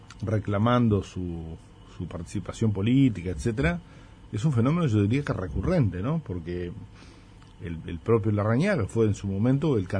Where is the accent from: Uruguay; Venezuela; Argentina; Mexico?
Uruguay; yo creo que somos uruguayos todos